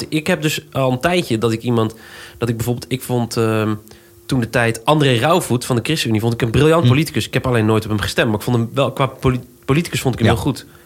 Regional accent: Schiedam, South Holland, Netherlands; Ik kom uit Schiedam.

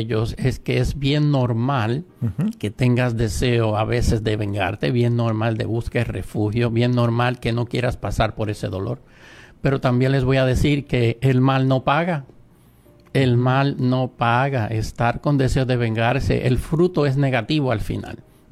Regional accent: Puerto Rico; En mi país, en Puerto Rico.

